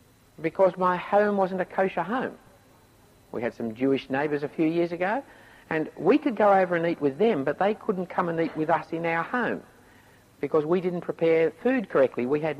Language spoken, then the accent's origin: English; Sydney, New South Wales, Australia; I grew up in the Jewish part of Sydney. Went to Bellevue Hill School. And Most of my friends were Jewish